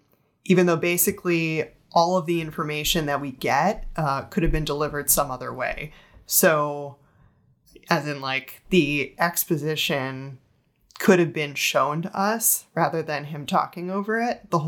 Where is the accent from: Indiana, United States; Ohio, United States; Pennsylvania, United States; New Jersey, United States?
New Jersey, United States; I'm from New Jersey, for the listeners who don't know. Because yeah. It's not obvious from my heavy accent.